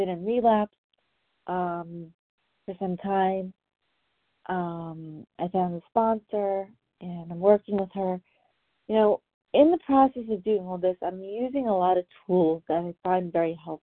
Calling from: New York, United States; I'm calling from New York.

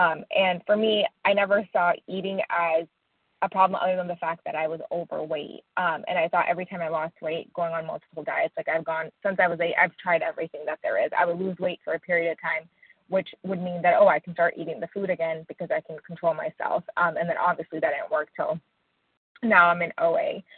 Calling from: Tampa, Florida, United States; I'm calling from Tampa, Florida.

